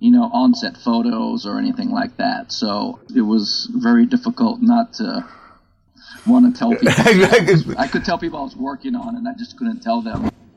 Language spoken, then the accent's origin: English; Hawaii, United States; now in Los Angeles, United States; That's actually my hometown, Hawaii. So I was born and raised there, but had to move away in order to go back to work there.